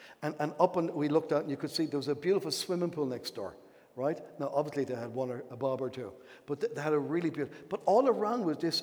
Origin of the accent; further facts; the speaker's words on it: Wexford, Leinster, Ireland; I'm from Wexford. I used to swim in the local river.